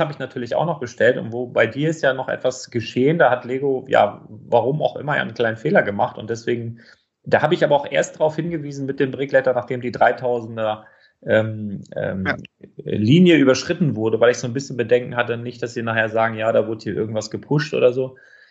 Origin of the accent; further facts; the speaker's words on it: Northern Germany, Germany; ich komme aus Norddeutschland